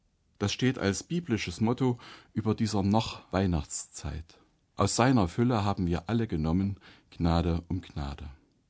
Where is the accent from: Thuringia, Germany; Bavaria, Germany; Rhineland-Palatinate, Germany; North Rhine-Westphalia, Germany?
Thuringia, Germany; in meiner Familie gibt es eine Tradition aus meiner alten Heimat Thüringen